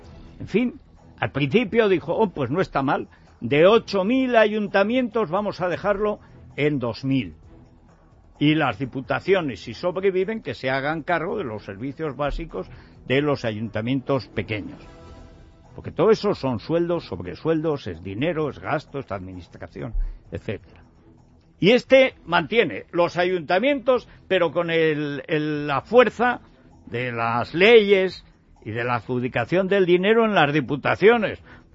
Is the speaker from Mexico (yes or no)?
no; Aragon, Spain; Y así somos de Aragón, que les cuento.